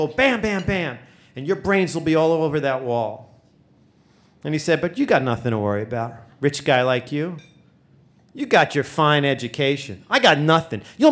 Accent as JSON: {"language": "English", "town": "Brooklyn", "region": "New York", "country": "United States", "tie": "born or raised there", "said": "And of course I had, because I grew up in Brooklyn."}